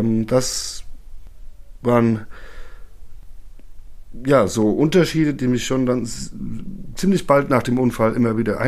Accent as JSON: {"language": "German", "town": "Frankfurt am Main", "region": "Hesse", "country": "Germany", "tie": "born or raised there", "said": "ich bin aus Frankfurt am Main. Ich bin auch dort geboren und zwar am 3.2.1970"}